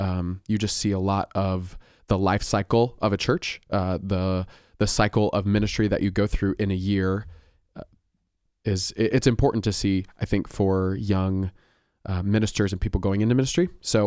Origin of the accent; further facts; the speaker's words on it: Kansas, United States; I grew up in the Midwest. I grew up in a small town in Kansas